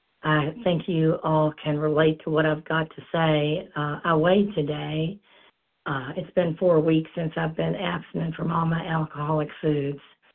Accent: Kentucky, United States; from Kentucky, compulsive overeater.

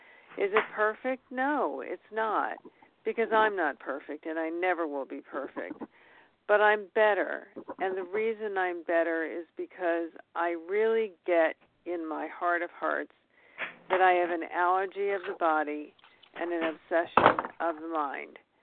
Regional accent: Pennsylvania, United States; I'm from Pennsylvania, too.

